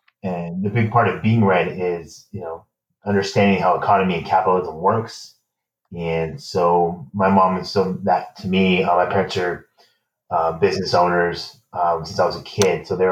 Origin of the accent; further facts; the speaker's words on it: California, United States; now in Southern California, United States; I am born and raised Republican here in Commieville, Democrat land, California, Southern California, actually. My family's been red since I was a kid.